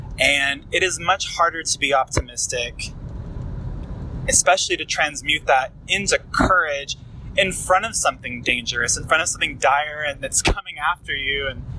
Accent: Dallas, Texas, United States; I am from Dallas, Texas.

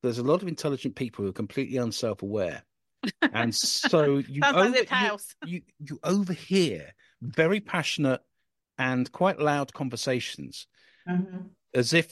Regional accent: Cambridge, East of England, United Kingdom; as you know, I'm originally from Cambridge.

